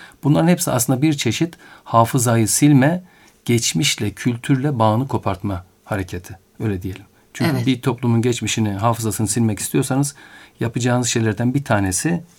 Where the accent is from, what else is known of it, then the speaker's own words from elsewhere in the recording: Iğdır, Turkey; ben Iğdırlıyım, orada doğdum ve büyüdüm.